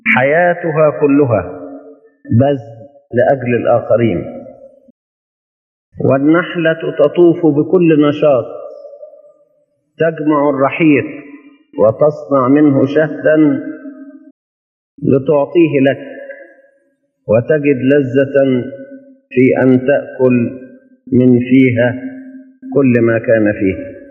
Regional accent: Egypt; وعملا واحدا من أجل بلادنا مصر المحبوبة

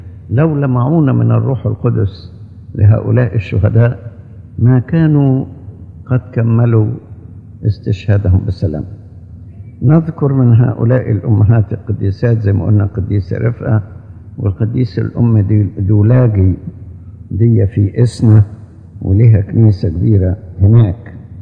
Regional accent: Egypt; دلوقتي عاملين له هيصة كبيرة عندنا في مصر

